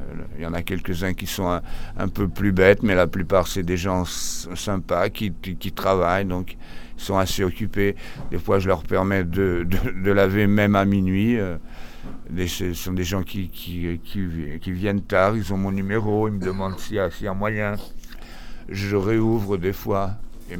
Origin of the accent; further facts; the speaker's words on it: Lisbon, Portugal; French is a second language; now in Brussels, Belgium; je viens du Portugal, là, attention. J'ai 49 ans, j'ai passé 26 ans hors du Portugal et 23 ans au Portugal, surtout à Lisbonne.